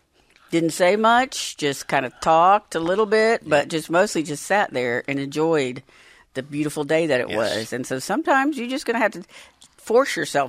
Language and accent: English; the South, United States; I remember because I was raised in the South.